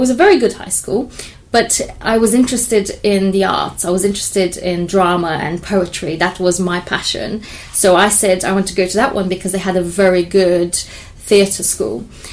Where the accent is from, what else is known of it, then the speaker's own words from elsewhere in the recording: Romania; moved away as an adult; now in Canterbury, United Kingdom; Over 10 years now. So I came to Canterbury to study. I came from Romania originally and never left, basically.